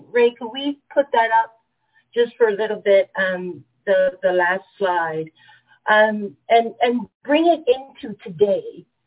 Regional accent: Panama; now in United States; Matthias mentioned in my introduction that I am born and raised in Panama.

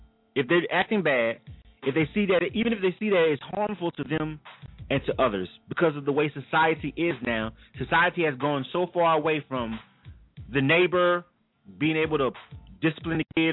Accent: Panama City, Florida, United States; I grew up in Panama City, Florida. It's small.

